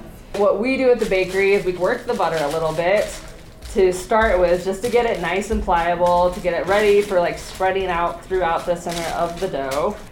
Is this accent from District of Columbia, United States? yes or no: no; Montana, United States; also born or lived in France / New York / San Francisco; And I actually grew up in Montana. I grew up near Great Falls. And I spent a lot of time away. I went lived for a year in France.